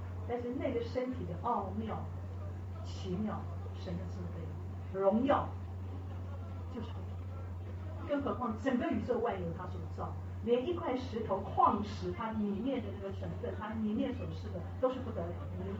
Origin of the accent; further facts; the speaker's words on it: China; 我们中国人讲说用有色的眼睛在有色的眼镜在看人啊